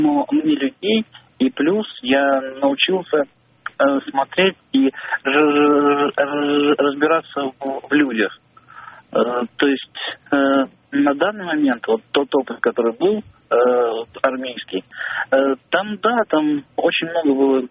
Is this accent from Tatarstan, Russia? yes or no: no; Moscow, Russia; я всю жизнь живу в Москве, я из Москвы, и учился в Туле, то есть потом служил в Коломне, то есть я там не из провинции